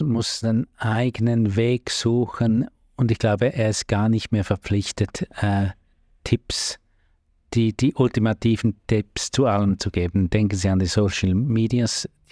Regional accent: Switzerland; Bei uns in der Schweiz sieht es nicht ganz so arg aus

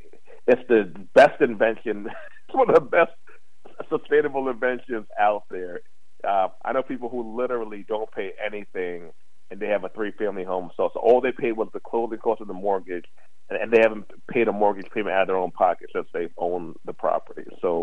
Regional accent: New York, United States; born there; am a proud Black man of Jamaican heritage. I was born in New York, but my parents are from Jamaica, so I'm West Indian background.

